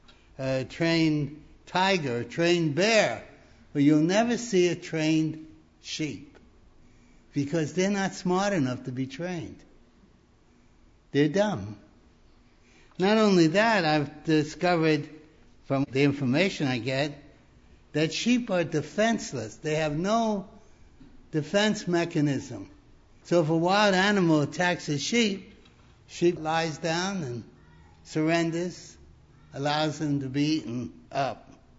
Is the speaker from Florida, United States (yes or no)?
no; Brooklyn, New York, United States; born there; I was born in Brooklyn, New York City. So I don't know anything about sheep firsthand.